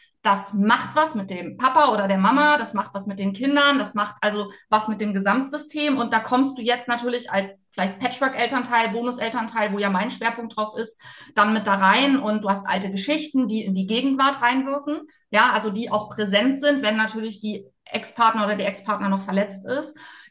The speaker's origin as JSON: {"language": "German", "region": "Bremen", "country": "Germany", "lives_now": "Thuringia, Germany", "said": "ich bin ja aus Bremen, also aus Bremen nach Thüringen gekommen für Patchwork, weil mein Mann einfach Kinder hatte"}